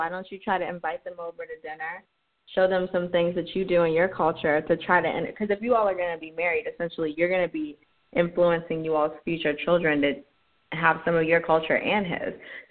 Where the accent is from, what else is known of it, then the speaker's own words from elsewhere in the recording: United States; Me, I'm from America too, so I'm not really aware or privy to things that are going on in different cultures